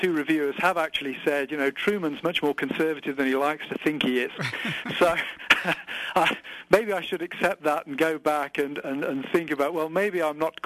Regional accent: United Kingdom; now in United States; coming to America as a British person, I bring a whole different set of categories, mm-hmm. a whole different cultural history

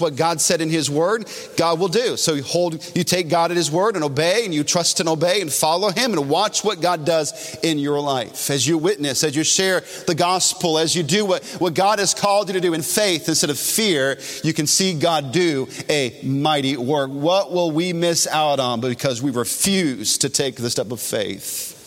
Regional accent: Hall River, North Carolina, United States; also born or lived in Jaffrey; And then I moved from Hall River, North Carolina, up to Jaffrey, New Hampshire.

